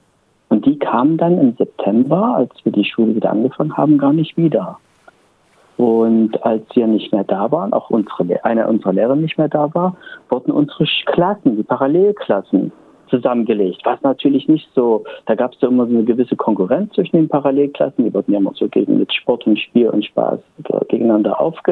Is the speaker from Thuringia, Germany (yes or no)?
no; Halle, Saxony-Anhalt, Germany; Also in Halle selber nicht, wo ich herkomme. Leipzig ist 35 Kilometer weg.